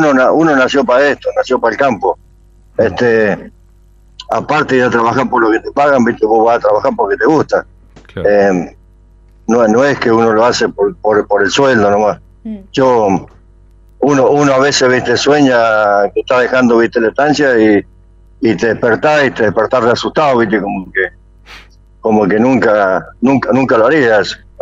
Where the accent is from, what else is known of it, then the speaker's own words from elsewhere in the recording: Mendoza, Argentina; moved away as an adult; now in 9 de Julio, Argentina; Yo en realidad soy de Mendoza, pero hace 35 años que estoy acá en 9 de julio